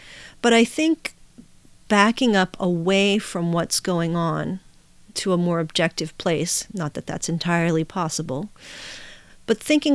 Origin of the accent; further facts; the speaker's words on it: Pittsburgh, Pennsylvania, United States; I grew up in Pittsburgh, and I really do like the Steelers